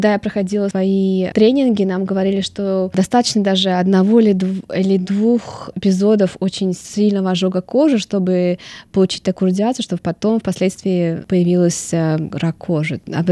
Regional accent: Estonia; now in Australia; Я сама из Прибалтики, когда я видела солнце в Прибалтике, в Эстонии, я сразу выбегала

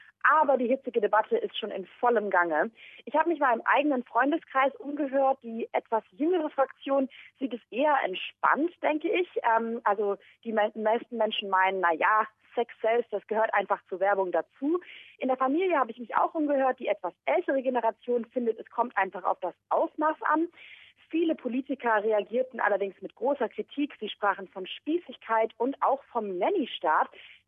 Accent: Mecklenburg-Vorpommern, Germany; mein Heimatbundesland Mecklenburg-Vorpommern möchte seinen alten Dialekt wieder aufleben lassen

